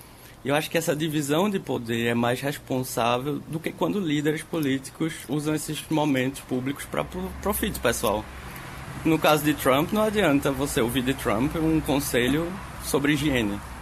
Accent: Recife, Pernambuco, Brazil; now in Bremen, Germany; Eu sou recifense e pernambucano.

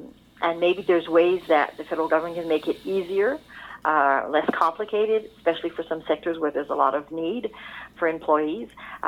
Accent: Quebec, Canada; I will speak more in French than in English because I'm from Quebec and I make a point of it.

